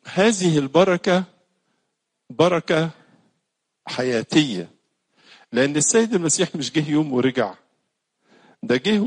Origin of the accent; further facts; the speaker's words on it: Egypt; احنا كشعب مصري شعب متدين